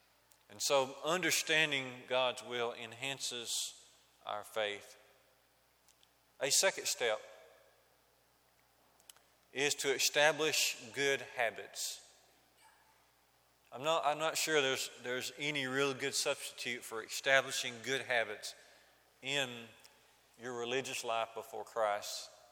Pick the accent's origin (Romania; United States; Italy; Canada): United States; Jasper, Alabama; It was mentioned that I grew up in Jasper, Alabama